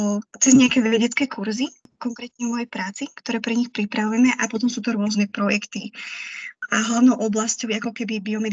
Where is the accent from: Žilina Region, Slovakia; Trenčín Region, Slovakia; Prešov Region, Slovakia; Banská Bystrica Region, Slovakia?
Trenčín Region, Slovakia; Beluša; Ale ja som z Beluše